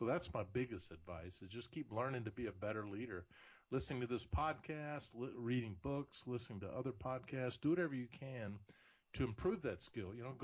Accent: Huntsville, Alabama, United States; my hometown of Huntsville, Alabama

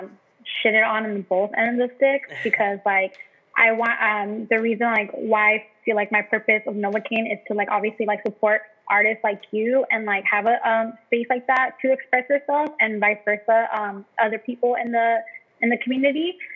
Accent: Downey, California, United States; Yes, I'm born and raised in Downey, D-Town, where the girls get down.

